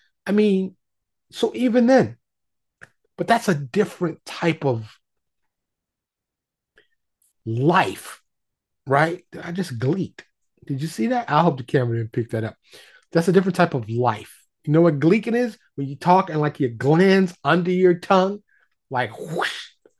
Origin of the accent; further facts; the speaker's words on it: New York City, New York, United States; born there; You know, I was born in New York City, major metropolis filled with millions and millions of people